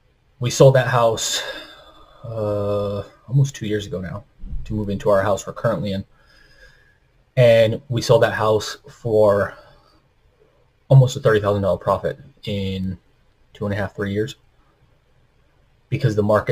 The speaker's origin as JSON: {"language": "English", "town": "Rapid City", "region": "South Dakota", "country": "United States", "tie": "born or raised there", "said": "the city I grew up in Rapid City, South Dakota"}